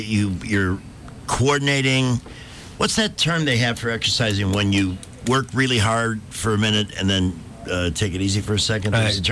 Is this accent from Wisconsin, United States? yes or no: no; Chicago, Illinois, United States; I'm from the Windy City. I don't know if you guys know this, but I was born in Chicago.